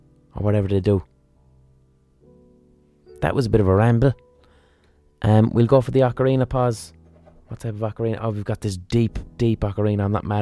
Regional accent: Ireland; At this point, he clicks that I'm fucking Irish.

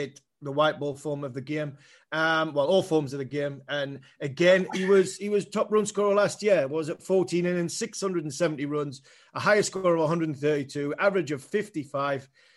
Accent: England, United Kingdom; I'm biased because I'm an Englishman.

